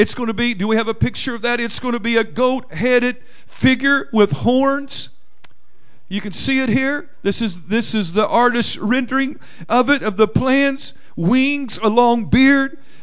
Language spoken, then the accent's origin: English; Oklahoma, United States; And I don't know if you've paid much attention to it, but in Oklahoma, my home state, there has been a controversy of late.